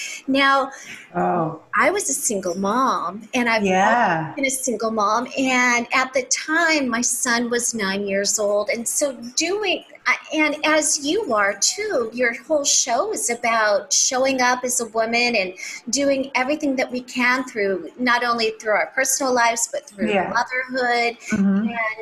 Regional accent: Los Angeles, California, United States; I, too, am from California. I'm from Los Angeles.

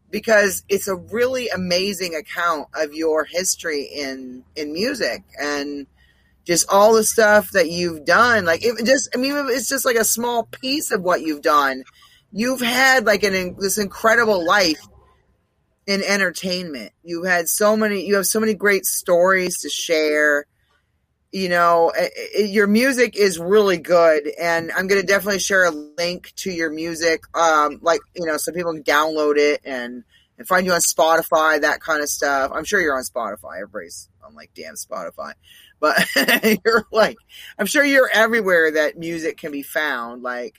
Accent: Maine, United States; now in Los Angeles, United States; I'm originally from Maine.

